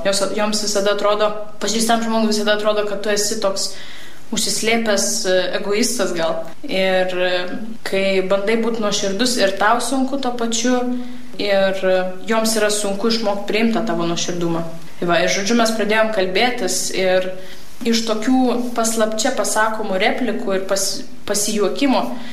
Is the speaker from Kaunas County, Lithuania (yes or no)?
no; Vilnius, Vilnius County, Lithuania; aš esu iš Vilniaus